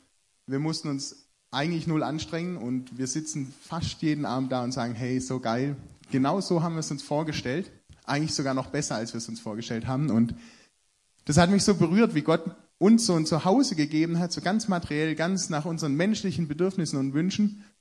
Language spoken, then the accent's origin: German; Stuttgart, Baden-Württemberg, Germany; Wir kommen so ganz grob aus dem Großraum Stuttgart